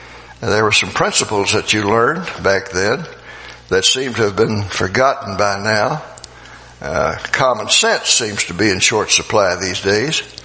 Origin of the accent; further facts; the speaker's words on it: Virginia, United States; In the wintertime where I grew up in Virginia, it'd get cold enough upstairs where we lived that we didn't have central heat or air.